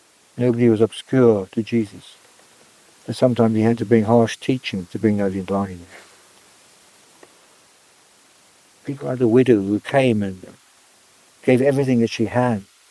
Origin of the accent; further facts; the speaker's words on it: United Kingdom; I wasn't really a South African. I'm a Brit through and through.